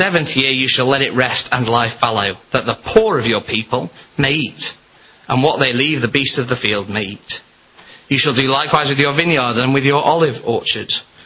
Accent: Scotland, United Kingdom; It was a slightly frustrating game as a Scotsman because we could have had it.

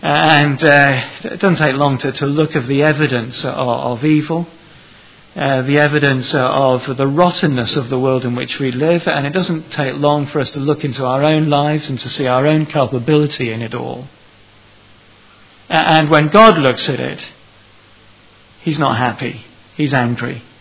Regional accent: United Kingdom; and I was too, and, you know, we're British, you know.

